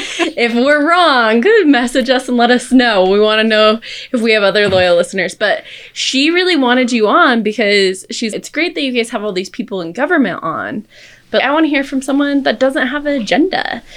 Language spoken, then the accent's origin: English; Sandy, Utah, United States; And I grew up in Sandy, and one thing that I miss now that I don't live in Sandy is being so close to a park.